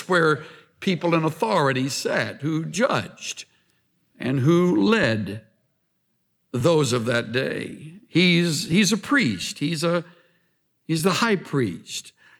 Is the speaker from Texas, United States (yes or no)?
yes; El Campo, Texas, United States; who was really a well-known individual in my hometown of El Campo down in South Texas